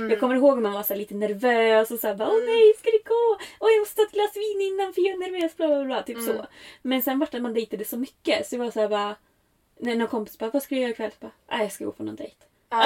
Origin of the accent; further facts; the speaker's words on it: Sweden; det kändes mer seriöst när det var i Sverige. För här, det här är ju ändå mitt hemland.